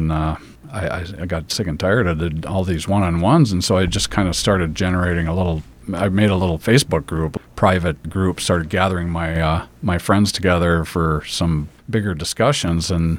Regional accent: Two Harbors, Minnesota, United States; They'd see I'm from Two Harbors and I'd get comments like, oh, we love Two Harbors and oh, and you get to live there

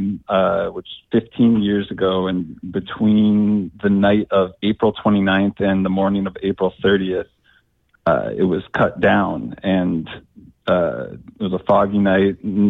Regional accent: Duluth, Minnesota, United States; So I was raised in Duluth

